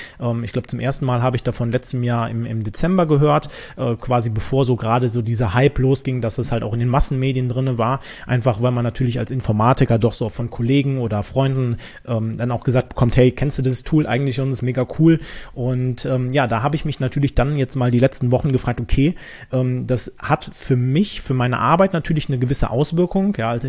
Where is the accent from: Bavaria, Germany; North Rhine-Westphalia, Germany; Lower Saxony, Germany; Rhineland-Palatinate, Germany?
North Rhine-Westphalia, Germany; Ich komme jetzt nicht direkt aus Köln, sondern ein bisschen umlandmäßig unterwegs.